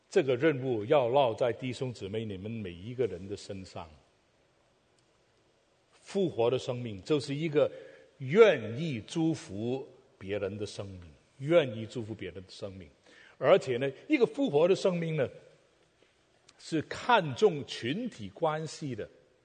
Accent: Guangdong, China; 我是广东人

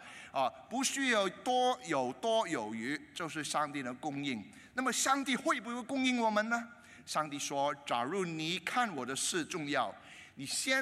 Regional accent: Hong Kong; 节约供水啊，我们广东我们香港人摘水啊

